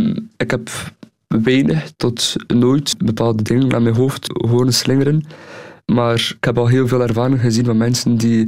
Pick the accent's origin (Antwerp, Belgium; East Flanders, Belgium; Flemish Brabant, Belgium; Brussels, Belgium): Brussels, Belgium; Jette; born there; Want ik ben geboren in Jette, dat is juist naast Molenbeek.